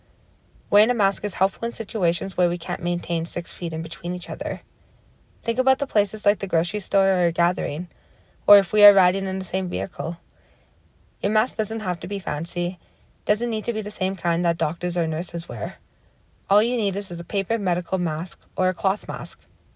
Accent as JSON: {"language": "English", "country": "Canada", "said": "I am from the Kaktwishtahaw First Nations."}